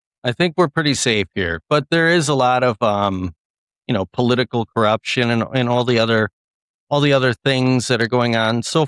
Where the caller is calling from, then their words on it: Wisconsin, United States; I'm in Wisconsin in the United States. So, right, not too far from one of the Great Lakes, Great Michigan or Lake Michigan.